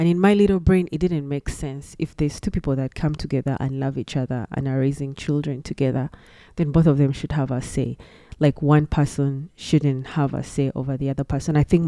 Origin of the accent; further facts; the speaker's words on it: Uganda; I was raised in Uganda, but I'm just going to expand a little.